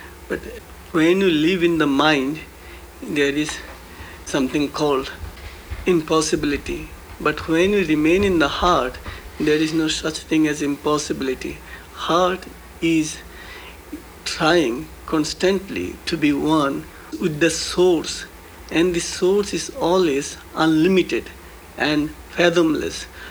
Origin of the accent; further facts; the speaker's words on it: South India, India; moved away as an adult; also born or lived in Bengal; I came here in 1964 following an inner command. I was born in Bengal, India, and I was brought up in South India, and there for 20 years I practiced yoga